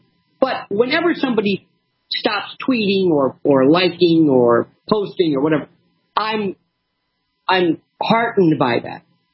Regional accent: United States; I'm an American citizen who loves this country

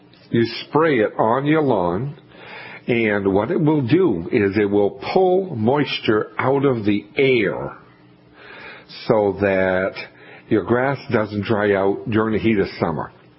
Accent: Massachusetts, United States; I know what it's like growing up on the South Shore of Boston, almost on Cape Cod.

